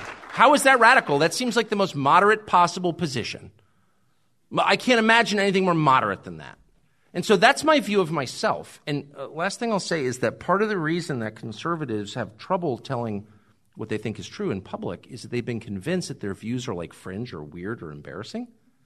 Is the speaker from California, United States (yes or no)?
yes; La Jolla, California, United States; I grew up in La Jolla, California. Talk about freaky personal lives. There was not one person in my town who had a normal sex life.